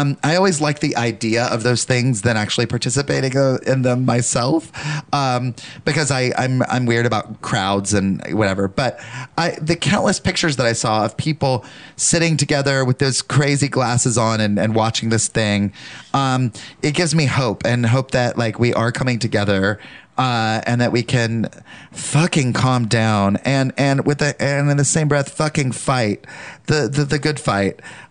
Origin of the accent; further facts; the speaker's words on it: Southern United States, United States; As a Southerner, Kevin Spacey's accent is so bad.